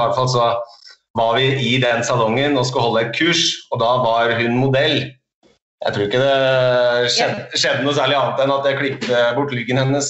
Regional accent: Hamar, Innlandet, Norway; Jo, det I Hamar. Det der jeg kommer fra.

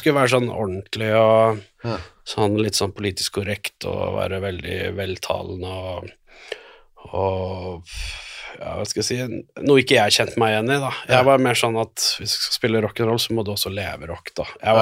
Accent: Fredrikstad, Østfold, Norway; also born or lived in Bergen; Men jeg flyttet altså fra Fredrikstad til Bergen først.

